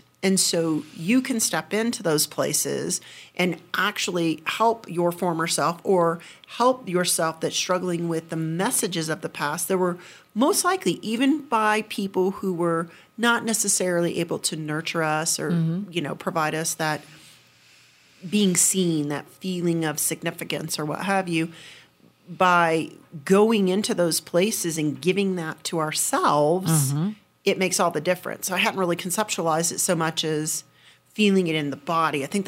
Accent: the South, United States; I'm from the South, and food's culture, food's caring

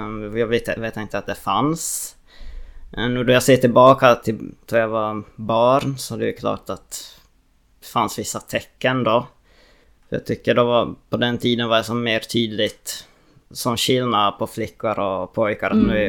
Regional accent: Jakobstad, Ostrobothnia, Finland; moved away as an adult; also born or lived in Umeå; now in Gothenburg, Sweden; som sagt och jag är uppvuxen här i Jakobstad. Bodde här fram till gymnasiet då, tills att jag tog studenten. Då flyttade jag ganska direkt till Umeå och började studera där. Så bodde jag där ganska länge, typ 5 år tror jag va.

